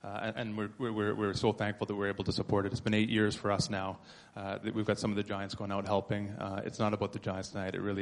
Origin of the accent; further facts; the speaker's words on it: Edmonton, Alberta, Canada; born there; even though I was born in Edmonton